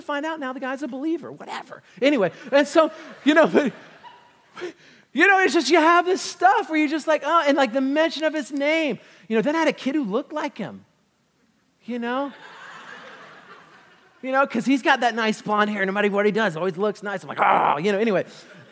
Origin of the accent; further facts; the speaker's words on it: Virginia Beach, Virginia, United States; I grew up in Virginia Beach.